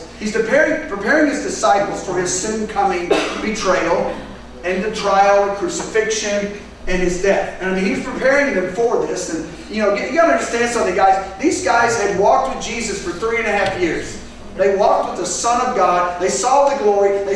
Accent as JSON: {"language": "English", "country": "United States", "said": "I'm an American. I want it now, right?"}